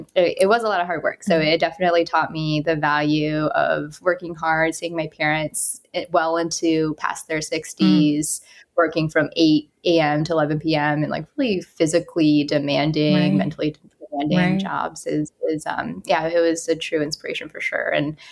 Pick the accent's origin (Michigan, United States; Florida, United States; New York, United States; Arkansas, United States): Michigan, United States; Saline; So I was born and raised in Michigan in a pretty small town called Saline. It's really close to Ann Arbor, where the University of Michigan is.